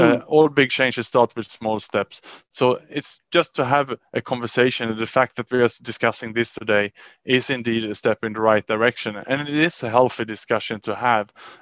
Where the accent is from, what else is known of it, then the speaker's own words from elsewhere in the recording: Sweden; I come from Sweden